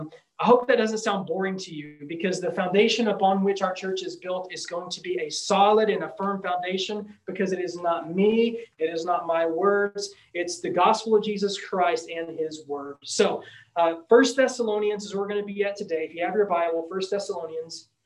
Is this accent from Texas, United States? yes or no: yes; Odessa, Texas, United States; also born or lived in Midland; now in Hobbs, United States; my wife and I lived in Midland for 14 years. Before that, I was born and raised in Odessa.